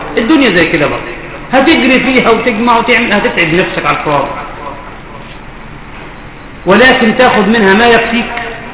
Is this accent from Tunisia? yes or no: no; Cairo, Cairo Governorate, Egypt; العجوزة دي عندنا في القاهرة